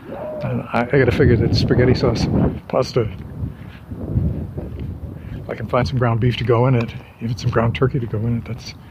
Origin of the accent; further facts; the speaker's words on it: New England, United States; What I grew up with in New England as American chop suey is actually pretty well known in other parts of the world as goulash.